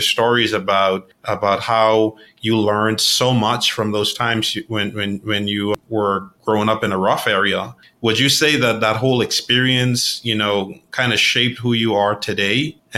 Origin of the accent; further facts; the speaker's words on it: Bahamas; I grew up in the Bahamas, and, you know, not from a wealthy family at all.